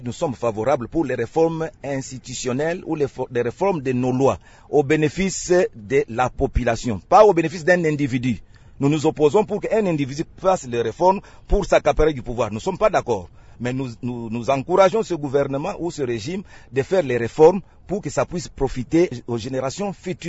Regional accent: DR Congo; Nous, en tant que Congolais, nous devons être reconnaissants envers nos leaders.

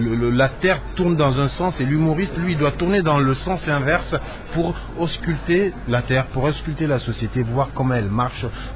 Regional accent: Tillabéri, Niger; first language Hausa; French is a second language; Et chez moi, au Niger

